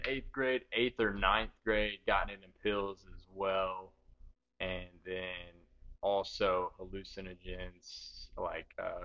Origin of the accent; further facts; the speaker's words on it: Franklin, Tennessee, United States; I'm from Franklin, Tennessee.